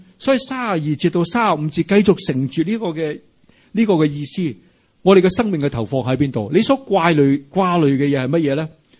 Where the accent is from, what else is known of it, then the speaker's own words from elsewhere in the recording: Hong Kong; 我哋香港人咧好多美食系咪？